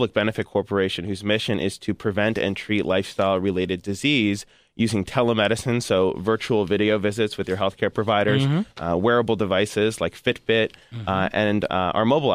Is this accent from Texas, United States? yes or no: no; Huntington, New York, United States; I grew up in Huntington on Long Island.